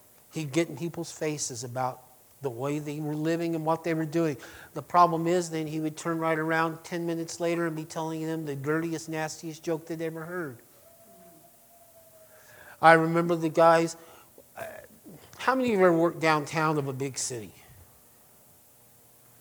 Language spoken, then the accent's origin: English; Berlin, United States; Growing up in Berlin, some of you might remember this.